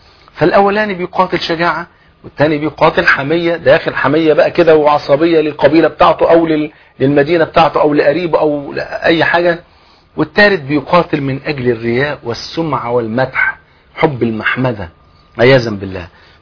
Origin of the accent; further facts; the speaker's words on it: Egypt; يعني عارف المثل اللي عندنا في مصر